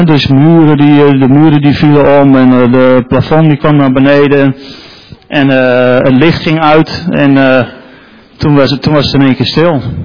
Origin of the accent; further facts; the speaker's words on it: Tollebeek, Flevoland, Netherlands; Ik ben opgegroeid in Tollebeek.